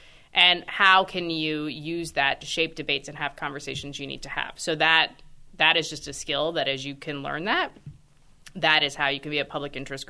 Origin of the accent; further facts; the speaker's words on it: Florida, United States; I grew up in Florida, but I was at Smith College.